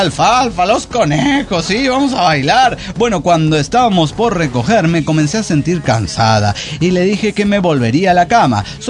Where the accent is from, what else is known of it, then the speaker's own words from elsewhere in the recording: Cochabamba, Bolivia; de Cochabamba, Bolivia.